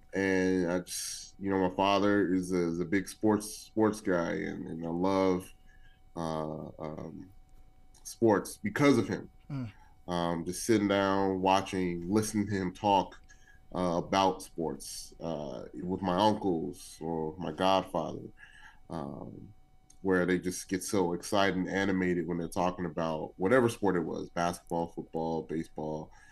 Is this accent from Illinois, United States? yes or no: yes; Chicago, Illinois, United States; So, born and raised in Chicago. Southsider, even though I currently reside on the west side.